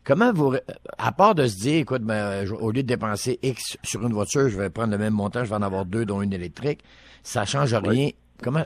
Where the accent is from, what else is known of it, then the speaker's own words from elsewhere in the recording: Quebec, Canada; par chez nous, au Saguenay-Saint-Jean